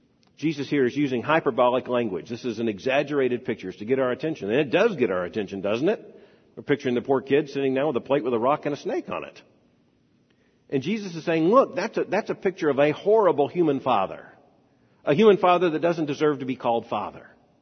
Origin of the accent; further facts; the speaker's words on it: Lakeland, Florida, United States; born there; She mentioned I was born in Lakeland, Florida.